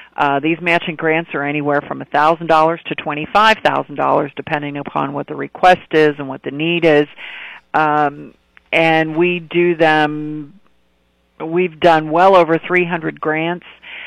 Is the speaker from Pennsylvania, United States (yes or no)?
yes; Butler, Pennsylvania, United States; I grew up in Butler, went to Butler High School, went to Butler County Community College, so still have lots of family that live there